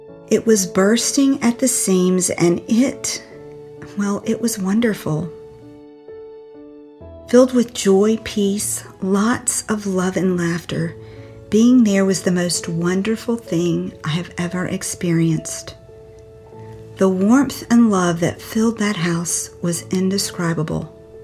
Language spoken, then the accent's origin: English; Clifton, South Carolina, United States; my hometown where I grew up. It's a little town in South Carolina called Clifton. It's actually just a little community outside of Spartanburg.